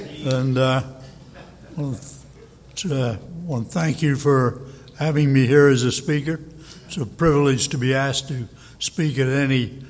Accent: England, United Kingdom; born there; I was born in England, and I had an aunt who had married an American Army officer

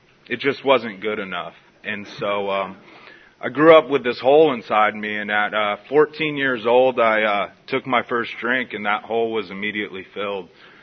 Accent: San Diego, California, United States; So I grew up here in San Diego, pretty normal family.

